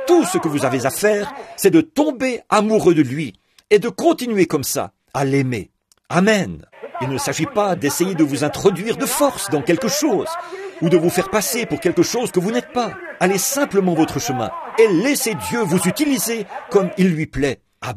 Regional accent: United States; Bon, ici, je suis américain, et vous le savez.

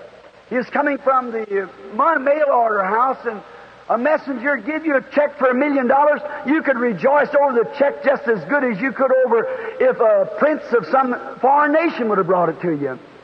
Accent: Southern United States, United States; I had no education, and I'm a Southerner, and I mess my words all up

